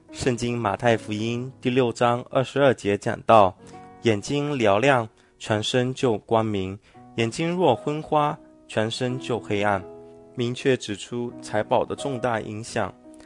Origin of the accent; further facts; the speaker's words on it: Hong Kong; 我成长于经济起飞阶段的香港，家境清贫，曾住山边寮屋及政府屋村